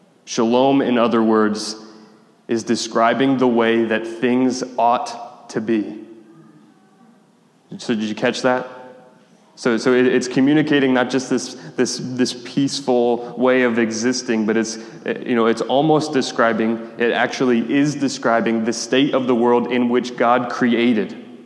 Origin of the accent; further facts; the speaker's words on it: Cherry Hill, New Jersey, United States; I'm from Cherry Hill, New Jersey, which has one of the highest populations of Jewish people outside of Jerusalem.